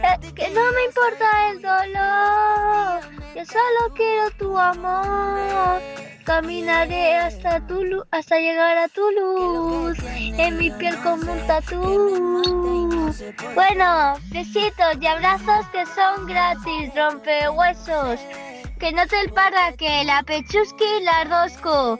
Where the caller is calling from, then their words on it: Vinaròs, Valencian Community, Spain; de Vinaroz. Mandar muchos audios.